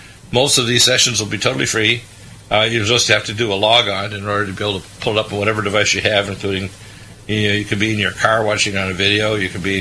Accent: Michigan, United States; That's my home state. When I was born there, my father was working there, my uncles.

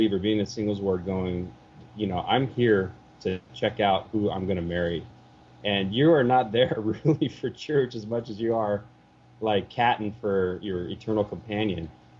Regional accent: Los Angeles, California, United States; I'm from Los Angeles, California.

